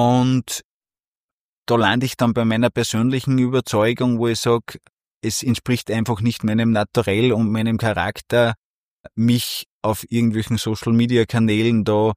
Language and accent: German; Unterweitersdorf, Upper Austria, Austria; Ich habe mein Arbeitsweg nach Linz aus dem wunderschönen Mühlviertel ist ungefähr 22, 23 Kilometer in eine Richtung und ich komme aus Unterweitersdorf